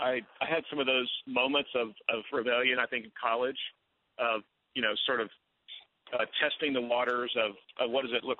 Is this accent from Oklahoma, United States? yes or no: yes; Oklahoma, United States; Yeah, I grew up in Oklahoma, small town outside of Tulsa